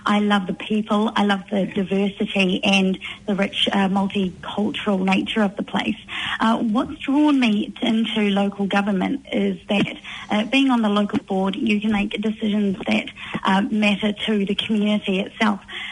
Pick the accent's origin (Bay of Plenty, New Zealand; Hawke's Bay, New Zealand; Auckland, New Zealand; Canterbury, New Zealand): Auckland, New Zealand; Manurewa; also born or lived in Mangere; So I'm a South Auckland girl at heart. I was born in Mangere and I shifted to the Manurewa area when I was around 5. We lived on a small farm in the back of Alfriston, and I attended Alfriston Primary there.